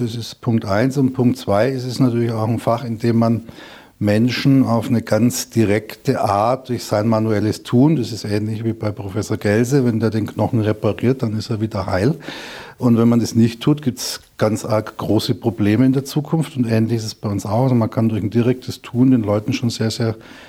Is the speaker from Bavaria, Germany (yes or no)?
yes; Erlangen, Bavaria, Germany; now in Traunstein, Germany; Ähnlich wie Professor Gelse kommen wir eigentlich beide aus Erlangen. Ulglicherweise sind ja beide auch Franken. Er aus Oberfranken, ich aus Mittelfranken.